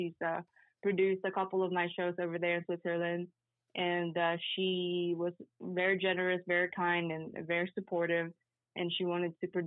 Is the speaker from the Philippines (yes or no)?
yes; Philippines; well, maybe not as a Filipina.